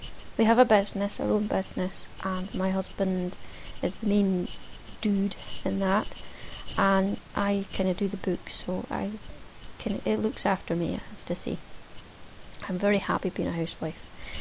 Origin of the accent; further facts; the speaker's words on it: Scotland, United Kingdom; I hail from Caithness, Scotland. Caithness is at the very north of the Scottish Highlands in the United Kingdom. It is very flat, we don't have many trees, we've got a lot of wind.